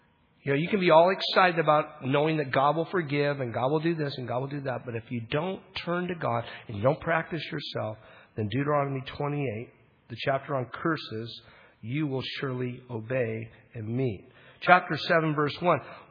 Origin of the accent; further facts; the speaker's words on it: Bible Belt, United States; I grew up in the Bible Belt. You know, my daddy was a squeaking deacon and I was this and that.